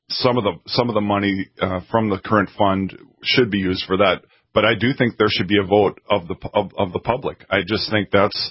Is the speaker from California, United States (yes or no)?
no; Fargo, North Dakota, United States; I'm from North Fargo, so I try to focus on South Fargo, where I'm a little less familiar.